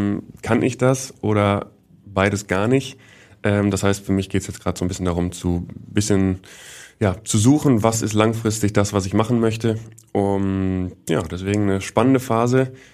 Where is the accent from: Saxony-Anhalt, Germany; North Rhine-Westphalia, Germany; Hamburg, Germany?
Hamburg, Germany; als Hamburger, glaube ich, wünscht sich jeder, dass beide Vereine auch in der ersten Liga spielen.